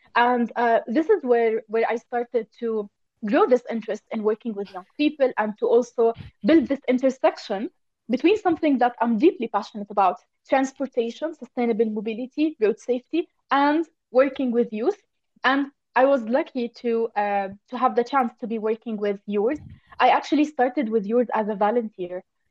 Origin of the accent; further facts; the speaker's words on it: Jordan; I'm from Jordan, where we have a story for everything.